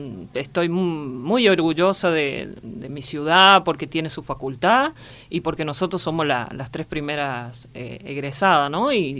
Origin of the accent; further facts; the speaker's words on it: Justo Daract, San Luis, Argentina; yo tengo 3 hijos, soy casada, soy de Justo Ará, o sea, he vivido siempre en la ciudad de Justo Ará.